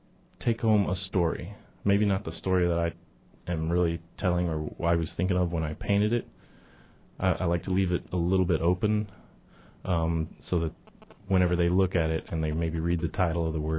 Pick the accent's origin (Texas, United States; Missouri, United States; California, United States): Texas, United States; I'm from Texas originally, so back when that was a frontier, a lot of those stories came down to me through my family